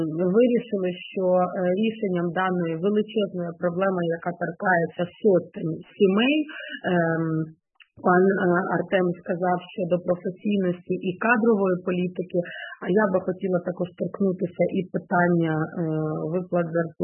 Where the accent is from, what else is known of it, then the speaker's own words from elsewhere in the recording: Kharkiv, Kharkiv Oblast, Ukraine; я як співавторка також і, в принципі, як харків'янка